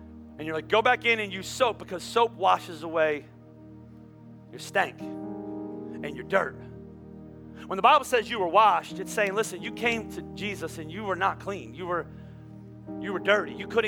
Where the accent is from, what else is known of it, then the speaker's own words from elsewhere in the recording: Pennsylvania, United States; but I can't backtrack because I'm from Pennsylvania and I don't know how to hike.